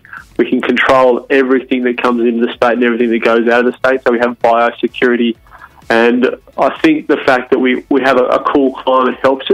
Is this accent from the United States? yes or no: no; Tasmania, Australia; I was from Tasmania. So in Tasmania at the moment, there's this whole vibe around sort of food tourism and the produce down here.